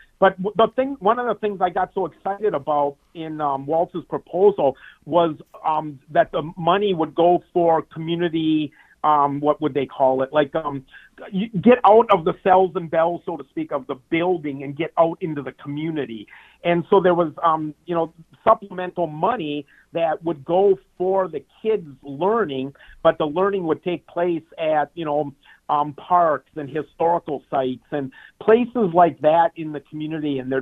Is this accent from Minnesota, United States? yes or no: yes; Minnesota, United States; I just take pride in being a Minnesotan and living in a state that we want people to vote.